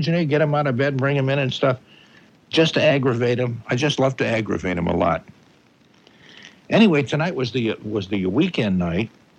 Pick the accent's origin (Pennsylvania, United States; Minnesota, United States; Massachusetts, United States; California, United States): Massachusetts, United States; Everett; But I grew up in Everett, and we take what was called a blue bus service, bus lines.